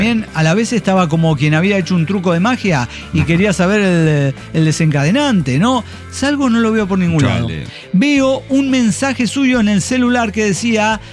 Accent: Monterrey, Nuevo León, Mexico; Además, como buena regia, uno aprovecha los momentos de clima, ¿no?

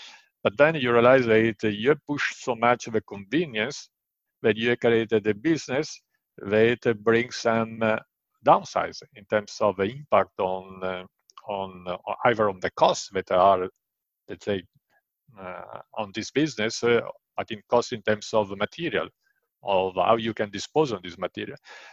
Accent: Genoa, Liguria, Italy; English is a second language; I come from Genoa. Genoa is a town in Italy that we are very tight with money. We don't like to waste money.

